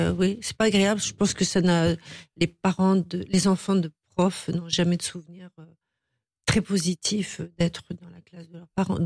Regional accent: Amiens, Hauts-de-France, France; born there; On va dire que je suis valdoisienne d'amour, mais je suis née à Amiens.

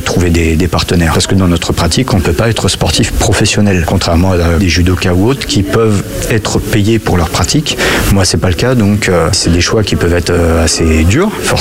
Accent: Villenave-d'Ornon, Nouvelle-Aquitaine, France; j'ai 36 ans, je suis de Villeneuve-d'Ornon

